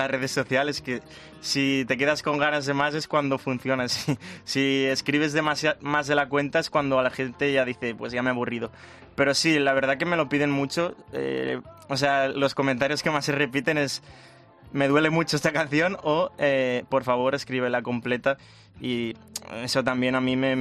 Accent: Cabanes, Valencian Community, Spain; Exacto, soy valenciano. Por suerte mi pueblo, soy de un pueblo de Castellón que se llama Cabanes

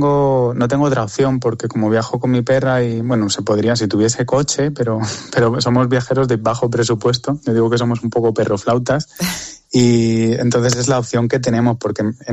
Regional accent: Spain; soy de España

